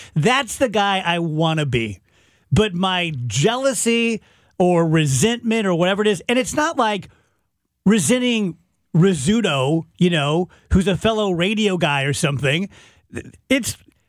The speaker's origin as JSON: {"language": "English", "region": "Texas", "country": "United States", "said": "But I'm from South Texas. Give me milk."}